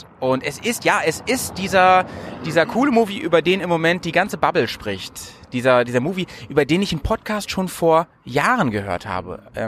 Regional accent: Bremen, Germany; ich bin unterwegs in meiner Heimatstadt in Bremen

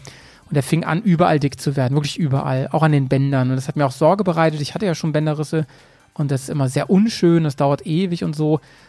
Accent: Bremen, Germany; Und der bringt es dann in meine Heimat hier nach Bremen.

